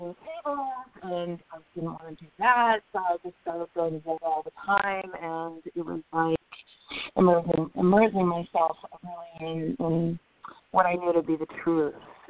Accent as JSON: {"language": "English", "region": "California", "country": "United States", "tie": "born or raised there", "said": "I grew up in California, and my mother is a psychotherapist and a counselor"}